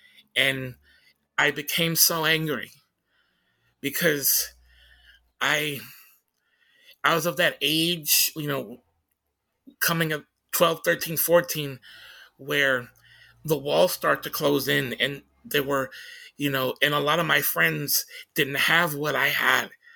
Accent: Tacoma, Washington, United States; when people would find out I was from Tacoma, they would ask me, "Oh my God, what kind of psycho killer shit did you listen to?"

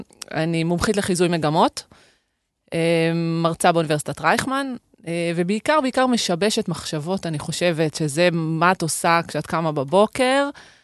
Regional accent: Kiryat Yam, Haifa District, Israel; אני בת 49, אבל כשאני הייתי ילדה, ואני באתי מהפרובינציה, גדלתי בקריית ים

